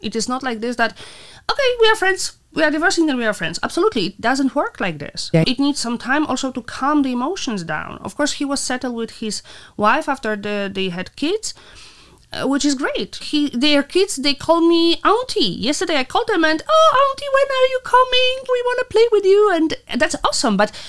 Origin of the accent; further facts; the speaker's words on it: Warsaw, Masovian Voivodeship, Poland; English is a second language; now in Luxembourg; Although I came from Warsaw, I still discovered Luxembourg.